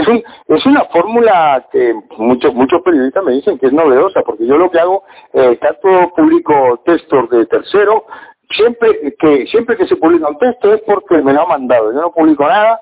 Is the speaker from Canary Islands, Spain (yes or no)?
yes; Canary Islands, Spain; nosotros somos canarios y del mundo.